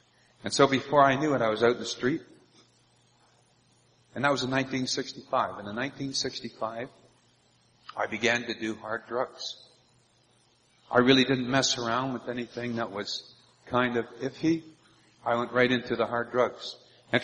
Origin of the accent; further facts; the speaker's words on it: Toronto, Ontario, Canada; also born or lived in Quebec; I was born and raised in Toronto until about 89 or 90, and he called us out of Toronto. He brought us up into Quebec.